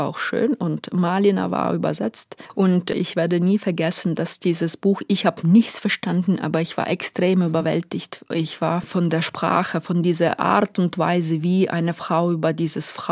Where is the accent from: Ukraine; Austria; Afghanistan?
Ukraine; German is a second language; moved away as an adult; now in Germany; vielleicht gehe ich doch in die Ukraine zurück.